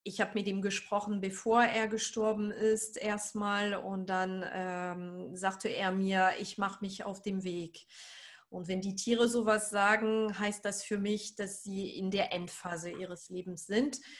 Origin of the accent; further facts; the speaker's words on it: France; German is a second language; now in Oldenburg, Germany; Und ich komme aus Frankreich, wie man es hört. Ich bin aber seit einigen Jahren in Deutschland, seit den 90er Jahren inzwischen. Und ich lebe in Oldenburg im schönen Norden, im richtigen Oldenburg bei Bremen in der Nähe.